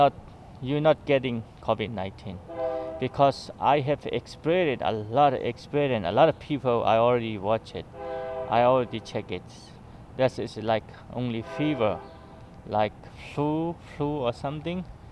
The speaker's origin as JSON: {"language": "English", "country": "Myanmar", "second_language": "English", "said": "I am from Myanmar, Burma."}